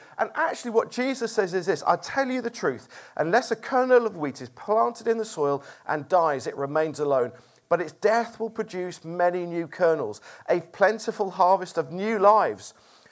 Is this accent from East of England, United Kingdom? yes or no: yes; Watford, East of England, United Kingdom; born there; now in London, United Kingdom; We've lived in London like for quite a long time. I was born over near Watford, around there. I've been around, knocking around here for a lot of my life. Lived at other places at different times, but always been around knocking.